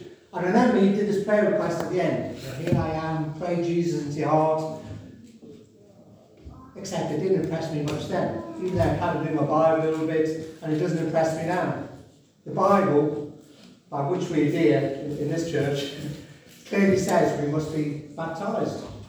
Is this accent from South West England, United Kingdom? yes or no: no; Liverpool, North West England, United Kingdom; I'm from Liverpool, by the way. You can probably tell by my accent. Well, you probably can't, actually. I should actually call the title Worcester Early, because I'm really a scouser.